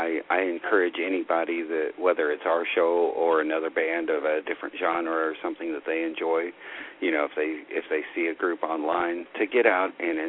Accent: Kansas City, Missouri, United States; now in Branson, United States; I was raised in Kansas City and transplanted to the Branson area.

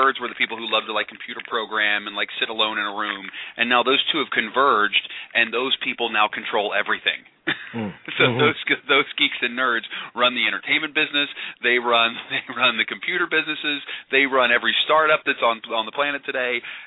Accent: West Virginia, United States; Mr. Lee, you know, as a kid growing up in West Virginia, you got to know how much you inspired me.

